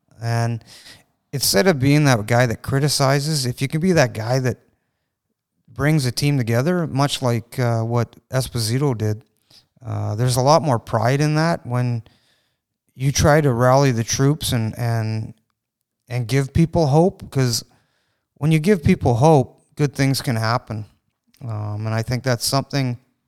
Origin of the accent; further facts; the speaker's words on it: Vancouver, British Columbia, Canada; I'm from Vancouver. I'm from BC.